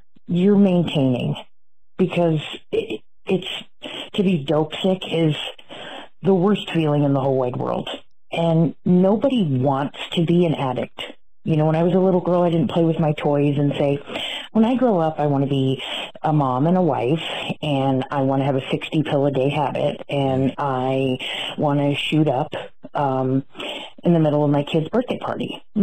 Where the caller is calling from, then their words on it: California, United States; Hey, Jesse. Hey, Brittany. … I'm calling from California